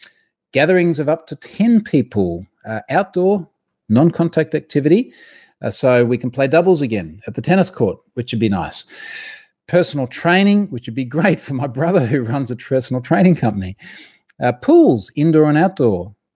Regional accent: Queensland, Australia; my home state here in Queensland

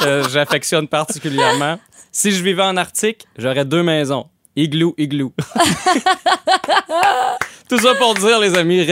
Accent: Saint-Marcellin, Quebec, Canada; j'expliquais que je venais de Saint-Marcellin.

